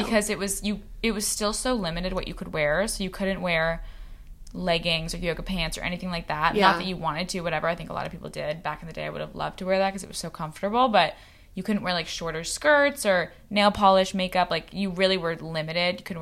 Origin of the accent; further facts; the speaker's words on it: San Francisco, California, United States; And I mean, I grew up in San Francisco, so even going to like Dolores Park, which is like such a cool like spot